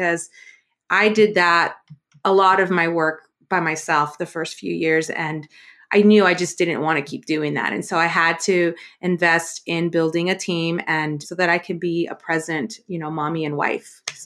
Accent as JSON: {"language": "English", "country": "Mexico", "said": "I'm actually from Mexico."}